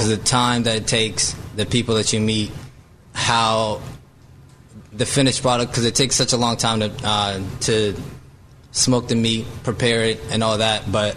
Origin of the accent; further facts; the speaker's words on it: Delaware, United States; also born or lived in Kenya; My background, I come from Kenya, born and raised, and then I grew up mostly in Delaware.